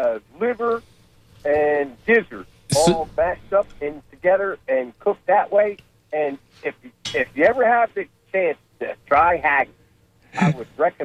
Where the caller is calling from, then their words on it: Polk City, Florida, United States; I'm from Polk City, Florida.